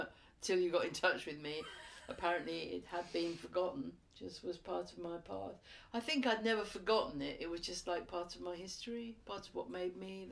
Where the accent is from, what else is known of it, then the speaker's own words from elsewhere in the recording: Haywards Heath, South East England, United Kingdom; also born or lived in London; I was born in London. Well, I grew up in Hayward Heath in Sussex and Cookfield in Sussex.